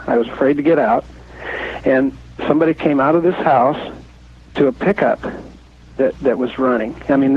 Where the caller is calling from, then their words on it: Lynnwood, Washington, United States; I'm calling from Linwood, Washington.